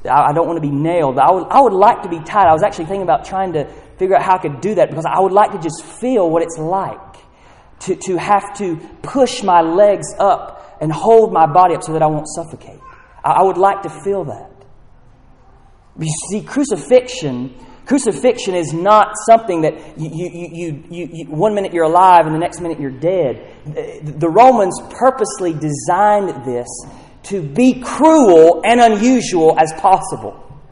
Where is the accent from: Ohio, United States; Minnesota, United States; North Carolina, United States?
North Carolina, United States; Where I grew up in North Carolina is not my home.